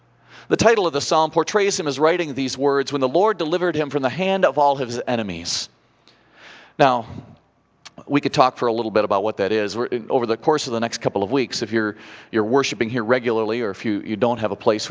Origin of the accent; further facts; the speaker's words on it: Indiana, United States; Now, I grew up in Northwest Indiana, and if you've ever gone through Northwest Indiana